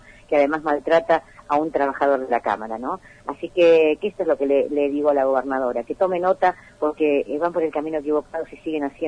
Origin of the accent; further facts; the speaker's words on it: Río Gallegos, Santa Cruz, Argentina; also born or lived in Buenos Aires; que soy nacida en Río Gallegos, que estudié acá, que estudié en el Colegio María Auxiliadora, que me fui a estudiar a Buenos Aires y que volví a apostar a mi provincia